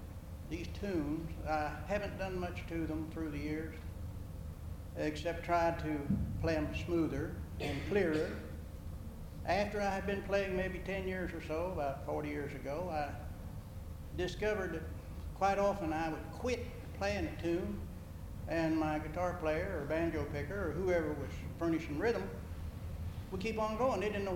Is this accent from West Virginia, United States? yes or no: yes; West Virginia, United States; I grew up in Roane County, less than a mile from the Kanawha County line.